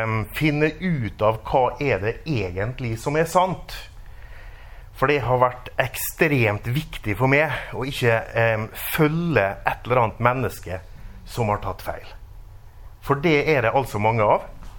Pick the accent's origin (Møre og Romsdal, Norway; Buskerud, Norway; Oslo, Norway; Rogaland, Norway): Møre og Romsdal, Norway; Molde; now in Bergen, Norway; og jeg kommer fra Molde, som ligger i Romsdalen, og ikke på Sunnmøre.